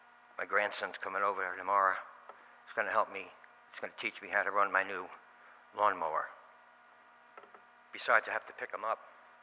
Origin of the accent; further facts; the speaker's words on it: Bronx, New York, United States; And you know, I'm a Calvinist from the Bronx, so I'm not going to pass those up.